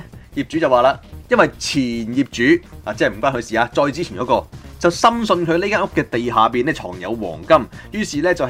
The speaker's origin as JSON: {"language": "Chinese", "region": "California", "country": "United States", "said": "全世界望住我们加州人，以为我们赚很多钱，但其实我们的支出重大。"}